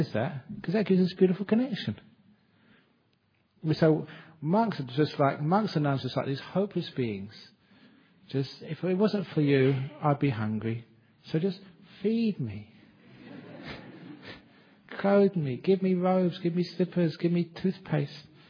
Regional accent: London, United Kingdom; born there; I was born in London, and people used to say they have these old like blocks of apartments, were hotbeds of crime.

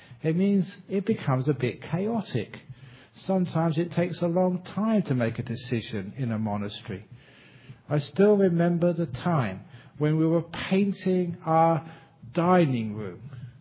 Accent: Acton, London, United Kingdom; born there; I always remember this because I was born in Acton.

